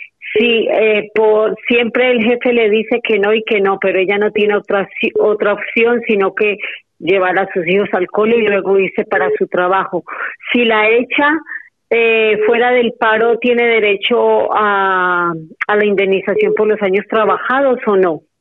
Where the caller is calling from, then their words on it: Madrid, Community of Madrid, Spain; Buenos días … de Madrid.